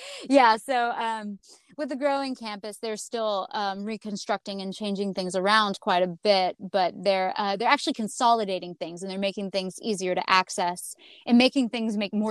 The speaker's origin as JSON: {"language": "English", "town": "Atlanta", "region": "Georgia", "country": "United States", "tie": "born or raised there", "said": "I grew up in Atlanta, so Western was an out-of-state school for me at the time, and maybe still."}